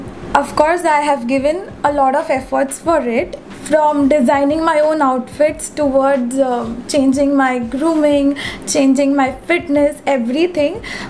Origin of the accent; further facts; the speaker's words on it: Mumbai, Maharashtra, India; I am born and raised in Mumbai